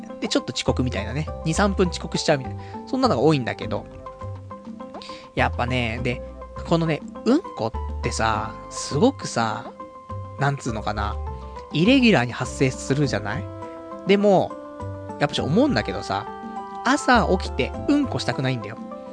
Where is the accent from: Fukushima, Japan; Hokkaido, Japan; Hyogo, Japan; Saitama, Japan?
Saitama, Japan; まあ俺は埼玉出身だから埼玉事情しかわかんないけど